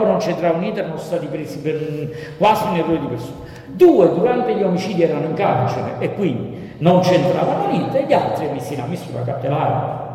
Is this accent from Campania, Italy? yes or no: yes; Naples, Campania, Italy; vi dico la verità, essendo napoletano, abbuffato di crimini, di cose, eccetera